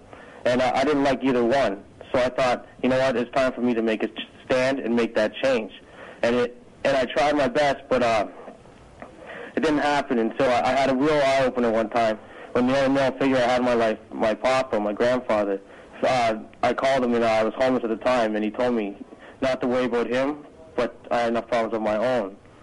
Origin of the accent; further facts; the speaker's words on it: Etobicoke, Ontario, Canada; because I'm originally from Etobicoke, well, South Etobicoke on the lakeshore